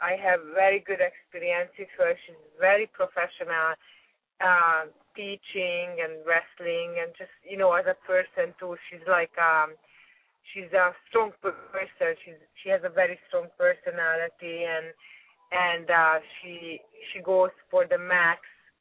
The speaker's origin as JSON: {"language": "English", "country": "Canada", "tie": "born or raised there", "said": "I born in Hungary, and I'm a mix of a Hungarian and a German. my mother is a Hungarian and my father is German. I speak both languages. And then I grew up in Canada."}